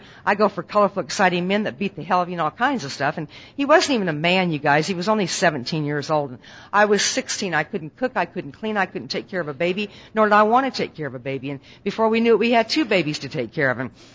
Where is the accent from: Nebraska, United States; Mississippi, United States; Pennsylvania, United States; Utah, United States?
Nebraska, United States; born or raised there